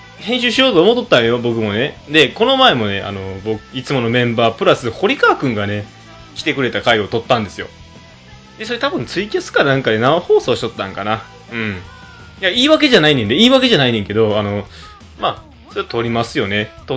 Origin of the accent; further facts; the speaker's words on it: Higashiosaka, Osaka, Japan; 僕の実家がね、あの、大阪府、東大阪市の方にあるんですよね。でなんですけども、まあ、僕ずっとそっちの方に十何年間、まあ、嫁と同棲するまではずっと住んでたんですけど、